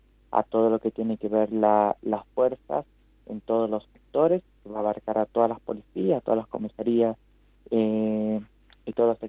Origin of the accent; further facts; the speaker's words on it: Tucumán, Argentina; Yo soy tucumana.